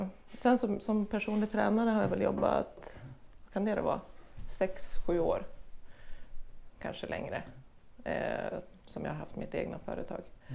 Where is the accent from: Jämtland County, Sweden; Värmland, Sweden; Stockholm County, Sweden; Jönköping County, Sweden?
Jämtland County, Sweden; Åkroken; born there; Jag är född i Åkroken